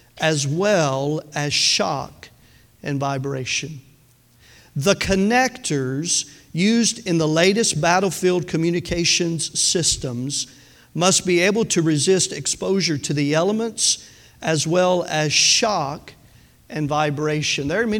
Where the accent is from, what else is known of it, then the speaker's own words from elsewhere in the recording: Tennessee, United States; I'm from Tennessee, words are hard